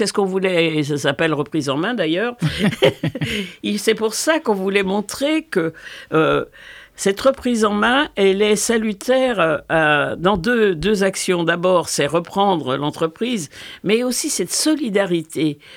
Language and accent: French; Antilles, France; Écoutez, moi, je suis originaire des Antilles.